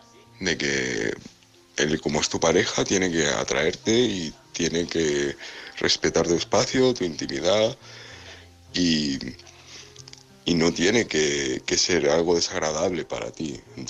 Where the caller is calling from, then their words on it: Alicante, Valencian Community, Spain; de Constantino Alicante.